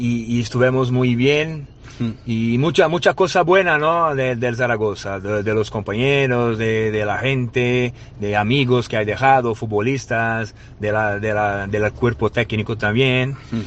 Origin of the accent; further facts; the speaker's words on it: São Paulo, Brazil; Spanish is a second language; Sí, yo soy de San Pablo y empecé mi vida